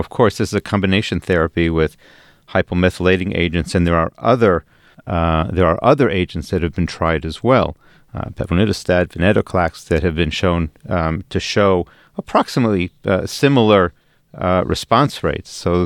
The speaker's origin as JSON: {"language": "English", "town": "Cleveland", "region": "Ohio", "country": "United States", "tie": "born or raised there", "said": "the fact that the group is from Cleveland, my hometown"}